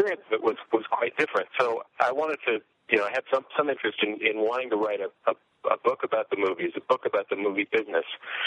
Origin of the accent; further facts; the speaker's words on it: Los Angeles, California, United States; I grew up in Los Angeles, and both my parents were in the film industry.